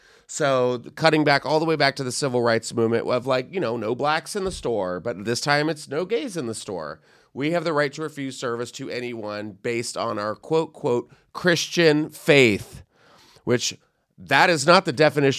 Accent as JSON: {"language": "English", "region": "the South", "country": "United States", "tie": "born or raised there", "said": "because I remember this, and I remember like growing up in the South, and it's this whole movement."}